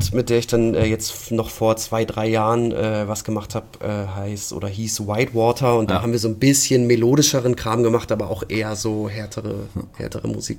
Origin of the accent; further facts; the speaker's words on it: Lower Saxony, Germany; bei uns in Ostfriesland